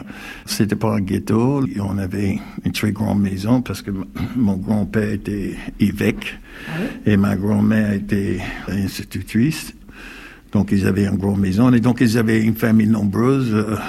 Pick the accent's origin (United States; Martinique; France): United States; Greensboro, North Carolina; je suis né aux États-Unis dans une ville qui s'appelle Greensboro en Caroline du Nord. Donc j'ai grandi dans la ségrégation raciale.